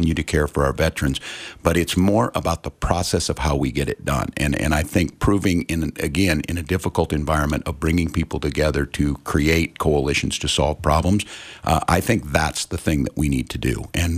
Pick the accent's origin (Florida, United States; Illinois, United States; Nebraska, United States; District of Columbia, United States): Nebraska, United States; now in Minnesota, United States; Met my wife, who is a Gustavus Adolphus graduate, and she had this exotic Minnesota accent, and we came from Nebraska.